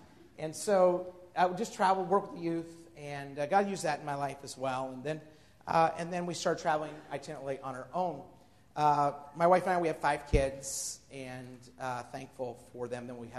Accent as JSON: {"language": "English", "region": "Idaho", "country": "United States", "tie": "born or raised there", "said": "but I grew up in Idaho."}